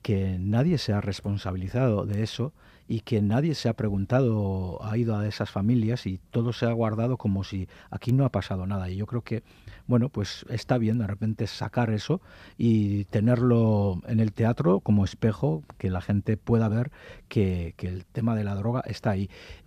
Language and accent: Spanish; Markina, Basque Country, Spain; toda esa generación que se perdió en mi pueblo, en caso en Marquina